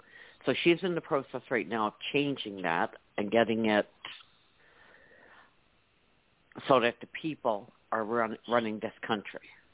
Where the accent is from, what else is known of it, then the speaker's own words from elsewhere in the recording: Canada; And I'm from Canada, and I retired just before COVID.